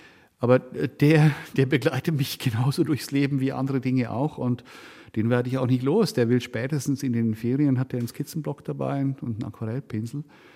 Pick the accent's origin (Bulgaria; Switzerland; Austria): Switzerland; Engelberg, Obwalden; Engelberg ist mein Heimatort.